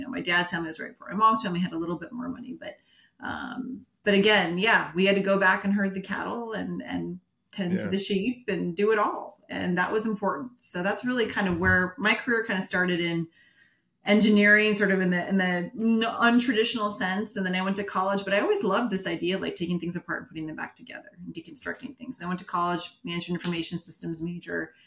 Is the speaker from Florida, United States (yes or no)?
no; San Jose, California, United States; So I grew up in San Jose, California. So I grew up in the Bay Area. My parents are from a very rural town outside of Guadalajara.